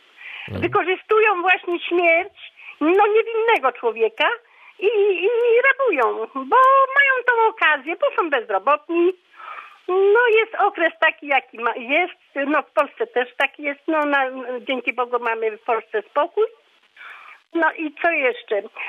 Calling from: Szprotawa, Lubusz Voivodeship, Poland; Ja ze Szprotawy.

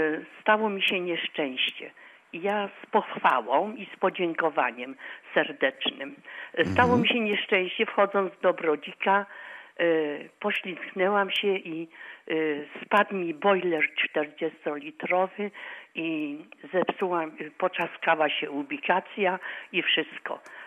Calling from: Babimost, Lubusz Voivodeship, Poland; Ja jestem osobą niepełnosprawną z Babi Mostu, niewidomą.

